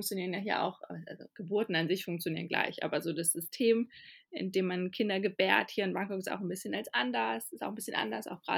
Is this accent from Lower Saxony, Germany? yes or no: yes; Cloppenburg, Lower Saxony, Germany; Ja, aus Kloppenburg. Kleine norddeutsche Stadt.